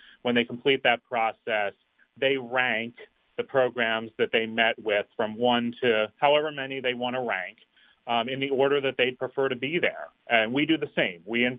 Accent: Wilmington, Delaware, United States; I am a native Delawarean. I grew up in Wilmington.

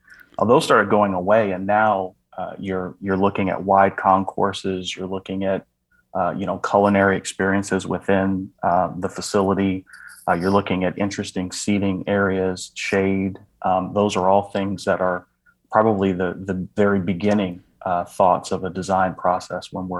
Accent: Pomona, California, United States; No, I was born in Los Angeles, California, and then I was raised about 30 miles east of that in Pomona, California.

